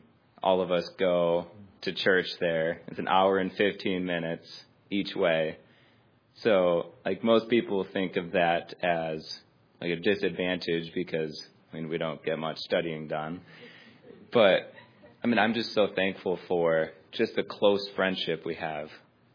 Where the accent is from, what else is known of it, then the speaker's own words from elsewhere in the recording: Michigan, United States; I'm from Northern Michigan, and I'm a pastoral sophomore